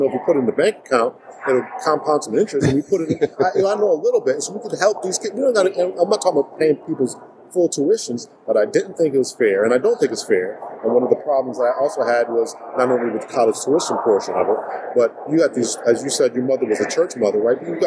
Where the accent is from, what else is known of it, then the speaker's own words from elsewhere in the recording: Connecticut, United States; I grew up in Connecticut all my life